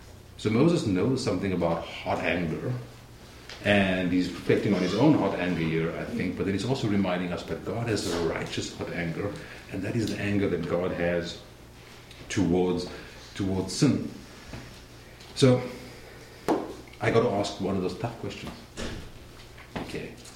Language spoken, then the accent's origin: English; South Africa; And as a South African, I know that.